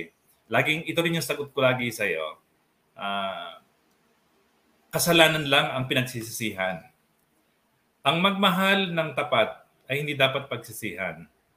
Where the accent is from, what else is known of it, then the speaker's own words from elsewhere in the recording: Puerto Galera, Mimaropa, Philippines; Kasi taga Puerto Galera po ako, Oriental Mindoro, at siya ay dito sa Pampanga.